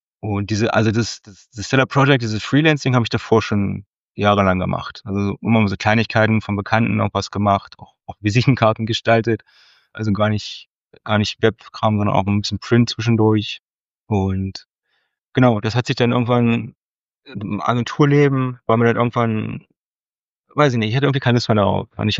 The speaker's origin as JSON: {"language": "German", "region": "Harz", "country": "Germany", "said": "Ich komme ursprünglich aus dem Harz, bin gelernter Mediengestalter"}